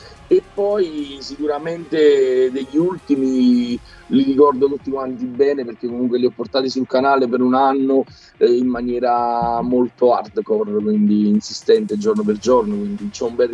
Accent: Naples, Campania, Italy; io sono di Napoli, quindi me li pagavo da soli

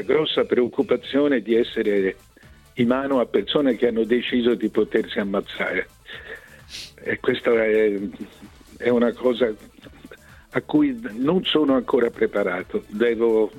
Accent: Florence, Tuscany, Italy; sono fiorentino, quindi sono nato con questa stima

